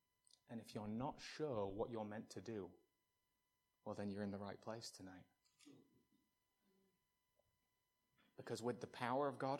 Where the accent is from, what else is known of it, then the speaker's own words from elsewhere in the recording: England, United Kingdom; I can say these things because I'm English.